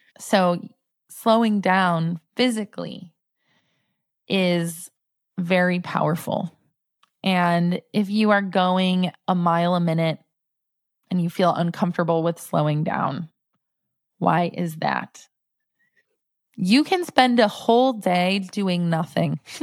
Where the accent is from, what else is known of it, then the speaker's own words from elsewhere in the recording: Northeast, United States; I used to be proud of myself for being a fast walker because I'm from the Northeast.